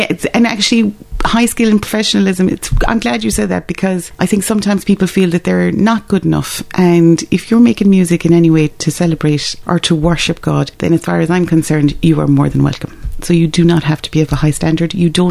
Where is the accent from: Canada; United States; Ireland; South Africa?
Ireland; Castleisland, Munster; Castle Island is something I was always doing because I'm from Castle Island.